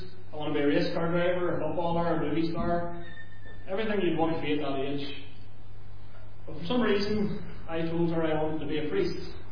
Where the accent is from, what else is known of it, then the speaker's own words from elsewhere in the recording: Lurgan, Northern Ireland, United Kingdom; also born or lived in Manchester / Liverpool; maybe you'll know from the accent, I'm from County Armagh, just outside Lurgan. I've lived there most of my life. Grew up in Northern Ireland most of my life, had a few years in Manchester and Liverpool.